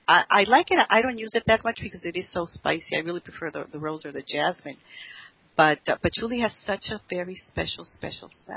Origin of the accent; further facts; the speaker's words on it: Mexico; Well, I grew up in Mexico some of my years when I was living there.